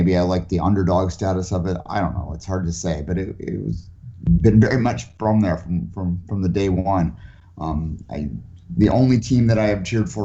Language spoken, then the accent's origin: English; Belleville, Ontario, Canada; So I didn't grow up in Toronto. For those who don't know, I grew up in and around Belleville, Ontario, which is halfway between Toronto and Montreal.